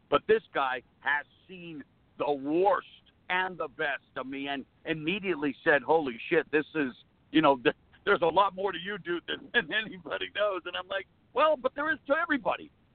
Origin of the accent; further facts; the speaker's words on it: Canada; I'm Canadian. I'm Italian.